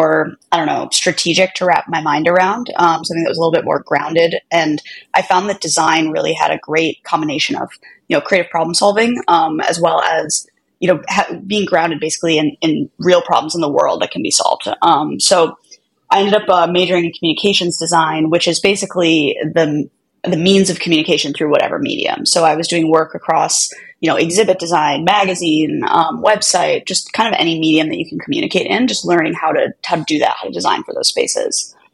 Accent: Syracuse, New York, United States; But I grew up in Syracuse, New York, which is like upstate middle of New York, but in like a super small town.

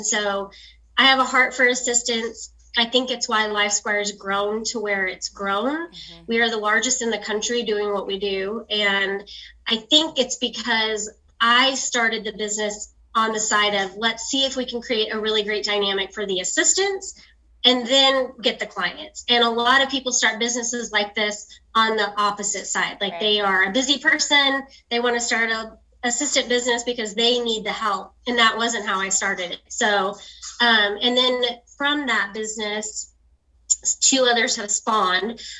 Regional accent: California, United States; also born or lived in Dallas; I come from the Bay Area in California, so it's pretty low key in terms of like people and attitudes

